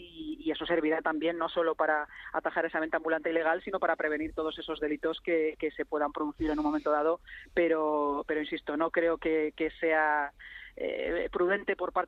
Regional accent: Castile and León, Spain; Para mí Sanabria desde luego es mi tierra, sí.

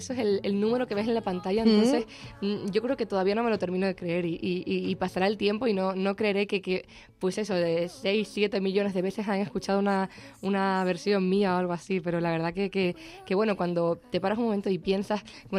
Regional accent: La Palma, Canary Islands, Spain; born there; la que vale es que nací allí, en mi querida isla de La Palma.

